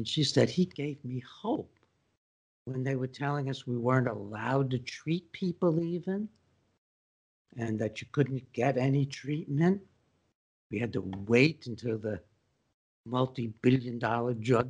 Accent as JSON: {"language": "English", "town": "Long Island", "region": "New York", "country": "United States", "tie": "born or raised there", "said": "That's on Long Island, folks. I grew up in Long Island."}